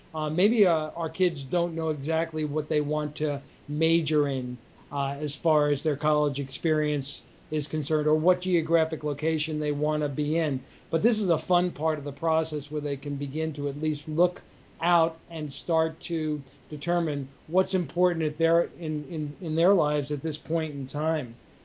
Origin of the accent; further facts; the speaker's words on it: Long Island, New York, United States; I grew up in Long Island.